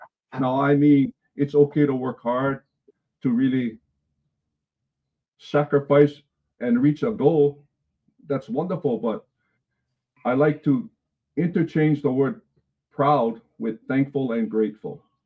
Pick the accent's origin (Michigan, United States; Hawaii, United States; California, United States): Hawaii, United States; But one of the biggest challenges we have as a Hawaiian people is agreeing to disagree.